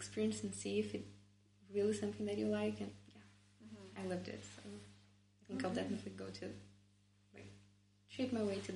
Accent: Brazil; since I come from Brazil

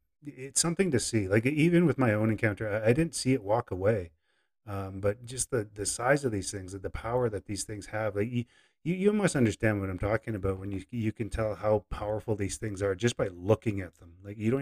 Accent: Saskatchewan, Canada; I'm from Saskatchewan, so I do understand the flatland part of you know, the prairies and whatnot.

